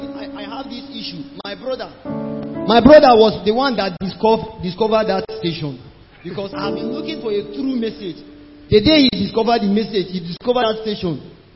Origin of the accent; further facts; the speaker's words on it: Kaduna, Kaduna State, Nigeria; now in Abuja, Nigeria; I'm from Kaduna, but I live in Abuja.